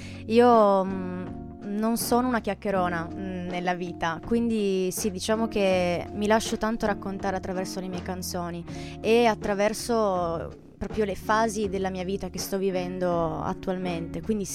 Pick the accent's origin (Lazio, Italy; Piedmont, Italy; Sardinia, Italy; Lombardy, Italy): Piedmont, Italy; Settimo Torinese; Io sono di Settimo Torinese, quindi ne ho fatti tanti a Settimo Torinese, ne ho fatti tanti a Torino